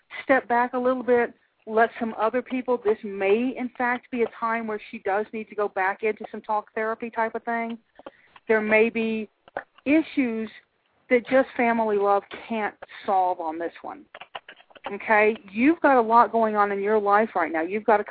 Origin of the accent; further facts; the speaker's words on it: Louisiana, United States; I'm from Louisiana, so it's always nice to hear somebody from that talks right.